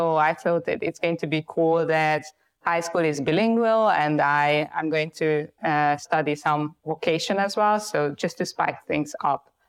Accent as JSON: {"language": "English", "country": "Hungary", "said": "Well, so I am Hungarian originally. I mean, I was born in Hungary and I am still Hungarian."}